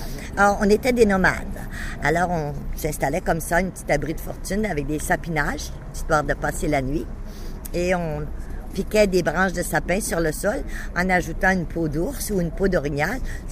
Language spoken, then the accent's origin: French; Quebec, Canada; nous sommes arrivés du Canada hier. Ah, nous, on habite le nord du Québec, le nord-est du Québec, la région du Saguenay-Lac-Saint-Jean. On a un fjord comme en Scandinavie, le fjord de Saguenay.